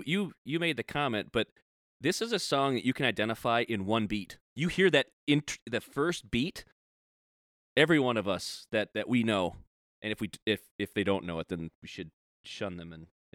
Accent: Wisconsin, United States; He has a little connection to my hometown. You know, every hometown, small town in Wisconsin has a little festival.

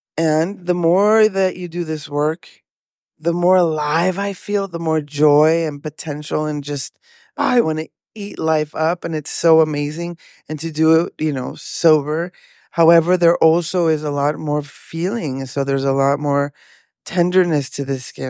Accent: Mexico; our, you know, history of healing intergenerational trauma, you know, as Latin American women, Mexican women.

